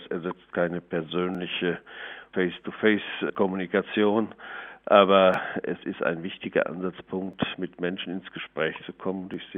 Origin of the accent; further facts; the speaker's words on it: Etteln, North Rhine-Westphalia, Germany; Ich komme aus einem kleinen Dorf bei Paderborn, aus Etteln.